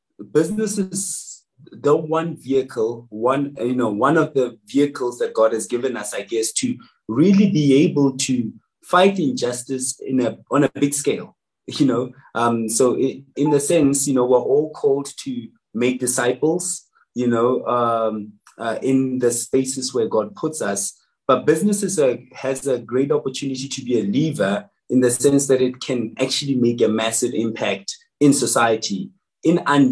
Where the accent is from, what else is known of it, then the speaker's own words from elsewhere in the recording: South Africa; first language Tswana; so I'm Tswana, the people I come from, we speak Tswana, you know, Botswana, the country, but I'm Tswana from South Africa.